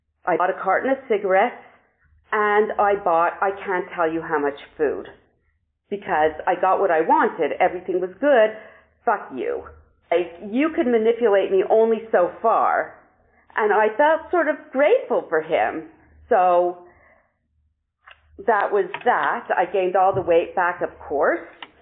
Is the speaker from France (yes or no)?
no; Montreal, Quebec, Canada; also born or lived in California; I'm from Montreal, where all the Canadians show today. I'm 61 years old.